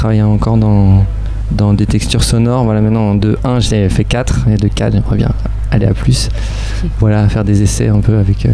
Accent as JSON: {"language": "French", "region": "Brittany", "country": "France", "said": "Moi, je suis breton, je suis du Finistère."}